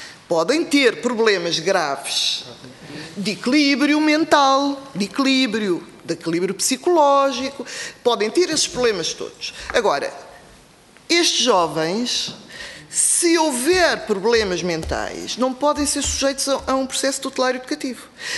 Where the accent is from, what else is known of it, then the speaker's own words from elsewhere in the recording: Portugal; nós somos portugueses